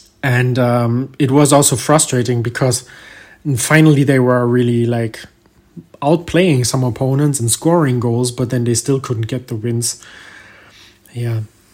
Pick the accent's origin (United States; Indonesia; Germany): Germany; English is a second language; I am from Germany and I live in Germany.